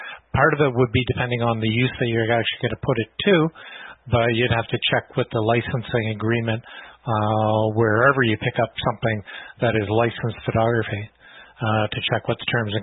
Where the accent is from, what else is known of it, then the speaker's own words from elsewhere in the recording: Canada; even though I'm from Canada